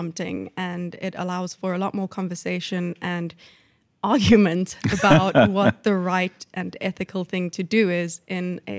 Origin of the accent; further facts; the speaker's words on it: Johannesburg, Gauteng, South Africa; I am from Johannesburg, South Africa.